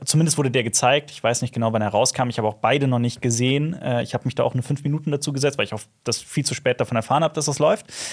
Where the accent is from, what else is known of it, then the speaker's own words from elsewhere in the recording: Germany; Ich war in der Türkei, in meiner Heimat. Es war sehr schön. Oder sagen wir mal, in der Heimat meiner Eltern, weil ich bin ja in Deutschland geboren und aufgewachsen.